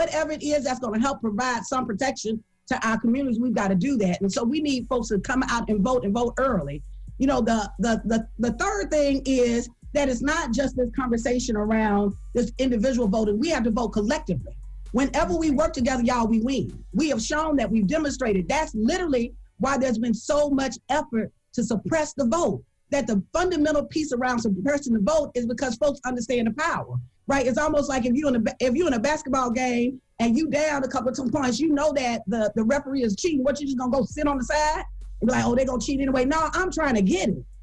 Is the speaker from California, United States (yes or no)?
no; Alabama, United States; I'm from Alabama, y'all. I'm from the deep, dirty South.